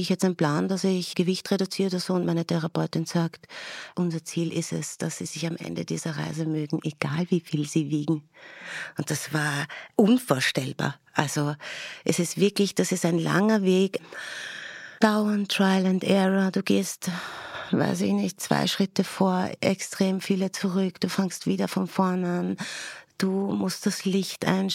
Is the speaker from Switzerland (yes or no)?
no; Austria; weil bei uns in Österreich dass immer noch ein bisschen wie ein Stiefkind behandelt wird